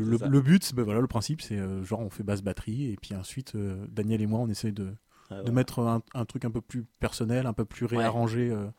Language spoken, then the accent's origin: French; Toulouse, Occitanie, France; Nous sommes des Toulousains